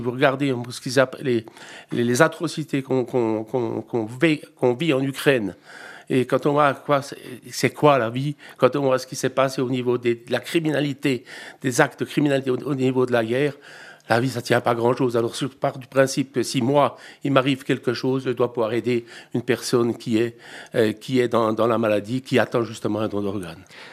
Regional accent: Switzerland; notamment ici chez nous en Suisse, avec des conséquences très positives pour le tourisme.

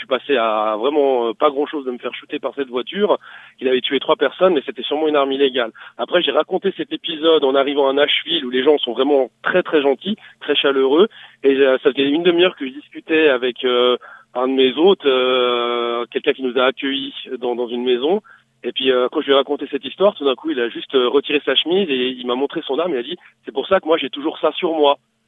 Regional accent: Switzerland; c'est quelque chose pour moi, en tant que Suisse, d'assez particulier.

